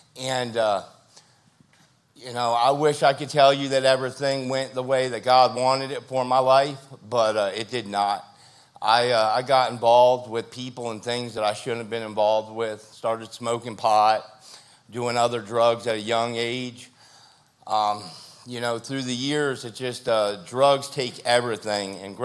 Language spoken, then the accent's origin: English; Florida, United States; I grew up in Miami-Dade County. I'm a third-generation Italian-American. I grew up rough.